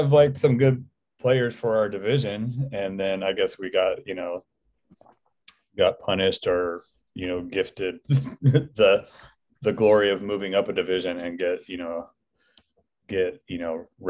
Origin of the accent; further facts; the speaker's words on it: San Diego, California, United States; I am from San Diego, California.